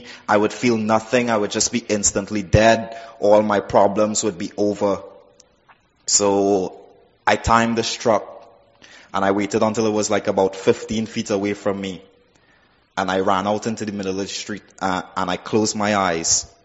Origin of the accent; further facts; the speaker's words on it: Trinidad & Tobago; I'm from the Caribbean island of Trinidad, which is just like south of Jamaica and stuff like that. And basically, I grew up in an extremely, extremely poor family.